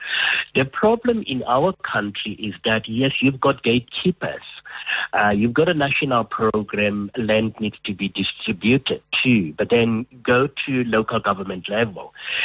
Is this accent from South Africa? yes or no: yes; South Africa; I don't think we are South African citizens, what I would call a radical, to such an extent that they will not be sympathetic to some of the challenges that our government face.